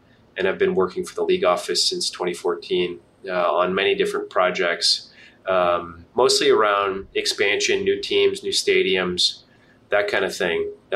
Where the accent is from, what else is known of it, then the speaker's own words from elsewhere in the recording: New York City, New York, United States; I'm a New Yorker, but my connection to the game is through my mom. My mom's from France.